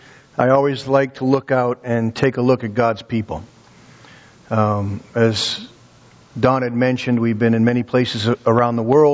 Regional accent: Massachusetts, United States; I grew up in Massachusetts, if you haven't, you know, picked up on the accent yet.

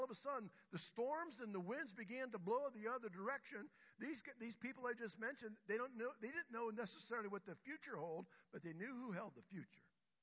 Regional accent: Pennsylvania, United States; I grew up near Pittsburgh. I remember as a child going to Forbes Field, which is long gone.

